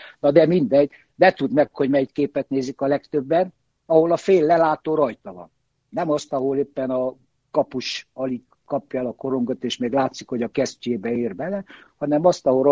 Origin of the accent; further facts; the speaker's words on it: Romania; mikor meghallották, hogy Romániából jöttem, meg újságírás